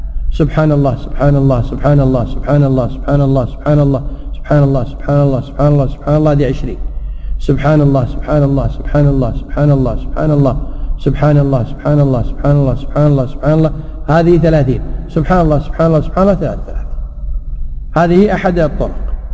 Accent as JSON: {"language": "Arabic", "country": "Kuwait", "said": "يعني سافر ضحى يوم العيد عندنا في الكويت ووصل يوم 30 في مصر"}